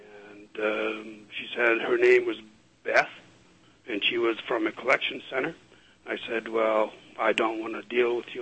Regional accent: Alberta, Canada; I'm actually from Alberta.

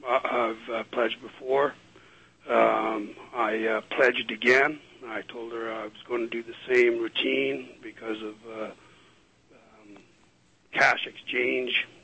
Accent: Alberta, Canada; I'm actually from Alberta.

